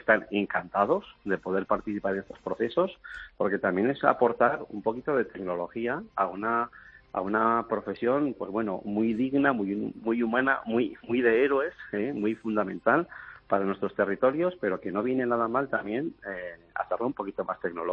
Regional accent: Aragon, Spain; first language Benasquese Aragonese; nuestra lengua materna, que es el patués o benasqués, que es la variedad idiomática del aragonés que hablamos en el Valle de Benasque.

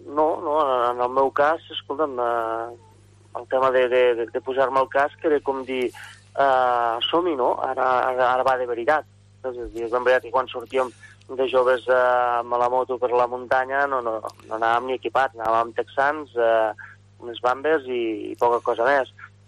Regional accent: Oliana, Catalonia, Spain; also born or lived in La Seu d'Urgell; Vaig néixer, jo soc d'Oliana, però vaig néixer a la Seu d'Urgell

